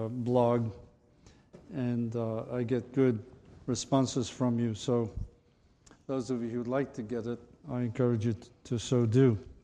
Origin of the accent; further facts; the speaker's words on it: Liverpool, North West England, United Kingdom; I was raised in Liverpool, England, where my grandmother was part of a group of holiness churches